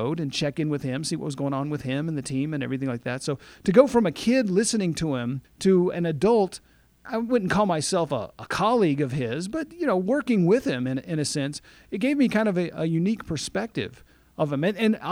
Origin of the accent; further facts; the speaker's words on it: Mississippi, United States; I had a unique experience with Hot Rod because I grew up in South Mississippi, and my dad would occasionally take us to a New Orleans jazz game.